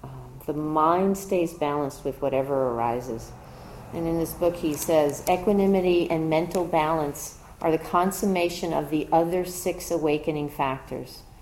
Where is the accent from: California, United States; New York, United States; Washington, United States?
New York, United States; accent: New York; I started telling the story with my New York accent